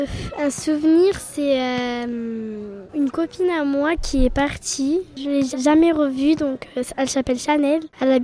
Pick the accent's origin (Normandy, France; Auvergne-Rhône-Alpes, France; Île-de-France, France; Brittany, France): Auvergne-Rhône-Alpes, France; Voiron; born there; Parce que je suis née ici à Voiron